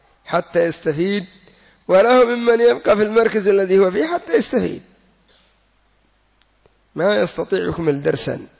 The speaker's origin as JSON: {"language": "Arabic", "country": "Yemen", "said": "وعندنا في اليمن يعجبهم لحم العجول"}